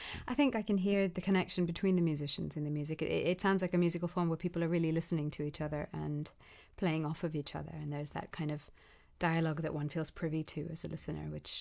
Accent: India; I'd probably relate to that as an Indian musician

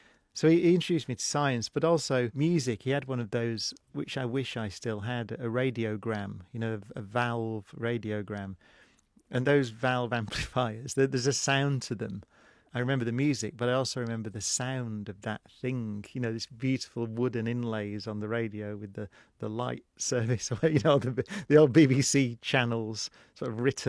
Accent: Oldham, North West England, United Kingdom; born there; Yes, I was born in 1968 in Oldham. It's a mill town.

